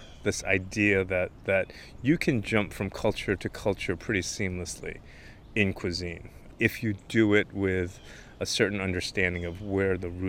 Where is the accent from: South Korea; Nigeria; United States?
South Korea; this is where you eat collards, but in my home country, this is where you would grow cabbage and use that for kimchi.